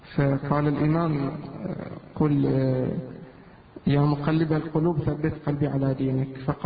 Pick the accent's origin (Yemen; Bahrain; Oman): Bahrain; في البحرين عندنا منتشرة بعض المناطق